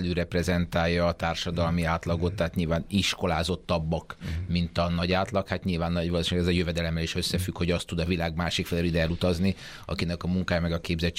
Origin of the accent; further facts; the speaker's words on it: Budapest, Hungary; nekünk föl kell budapestiként dolgozni, hogy mi egy szuper fővárosban élünk, lakunk